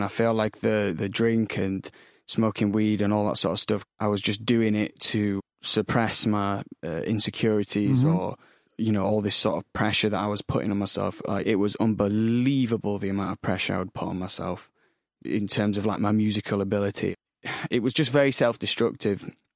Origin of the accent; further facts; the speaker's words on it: Leeds, Yorkshire and the Humber, United Kingdom; Yeah, so I grew up in Leeds.